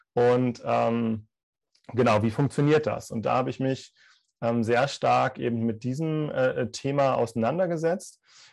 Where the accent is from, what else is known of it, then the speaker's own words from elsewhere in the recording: West Germany, Germany; now in Berlin, Germany; Also ganz ursprünglich komme ich aus dem Westen von Deutschland und bin dann nach Berlin gekommen